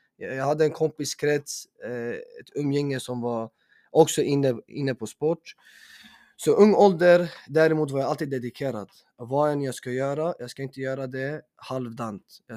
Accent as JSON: {"language": "Swedish", "town": "Tumba", "region": "Stockholm County", "country": "Sweden", "tie": "born or raised there", "said": "Så det här stället där jag bor, jag kommer från Tumba, Storveten, det är mitt hem, uppvuxen här."}